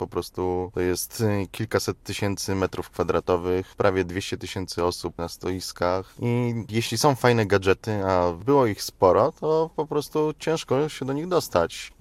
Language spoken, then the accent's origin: Polish; Łódź, Łódź Voivodeship, Poland; że jestem z Łodzi